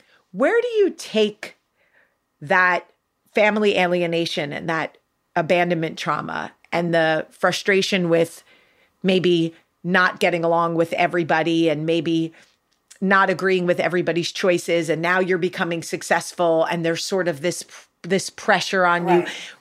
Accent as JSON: {"language": "English", "town": "Freehold", "region": "New Jersey", "country": "United States", "said": "I'm actually from Freehold, where a lot of … live in New Jersey."}